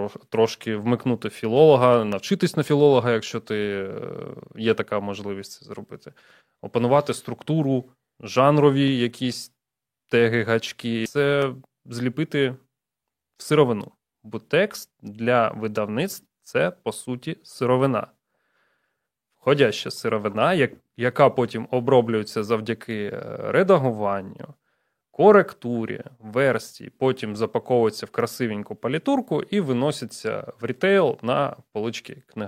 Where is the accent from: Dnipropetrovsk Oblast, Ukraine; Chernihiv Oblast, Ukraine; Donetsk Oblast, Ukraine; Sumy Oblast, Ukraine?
Donetsk Oblast, Ukraine; Donetsk; І я виріс в Донецьку і переважно читав російськомовну літературу.